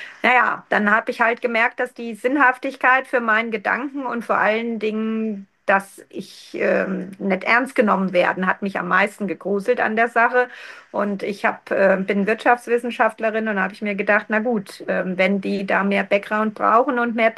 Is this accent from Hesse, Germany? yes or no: yes; Hesse, Germany; Ich komme aus dem Land Dillkreis. Das ist in Hessen. Bis Kirchen heißt das Örtchen.